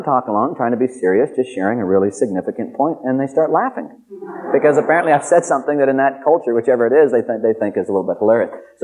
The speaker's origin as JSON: {"language": "English", "country": "United States", "said": "true to my form as an American, I know one language"}